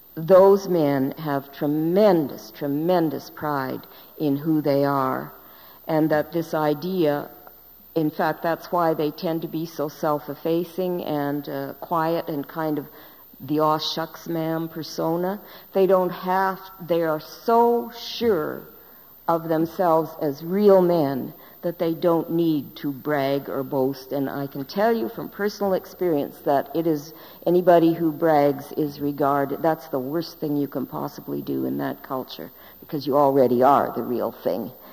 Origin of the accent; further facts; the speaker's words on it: Saskatchewan, Canada; having been born and brought up in Saskatchewan, eh? What else could I do? Although where I live, in my corner of the province, is one of the most right-wing corners in the entire country.